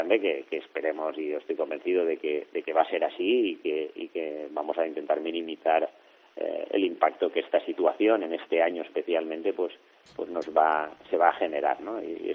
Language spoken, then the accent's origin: Spanish; Castellón, Valencian Community, Spain; Yo soy de aquí, de Castellón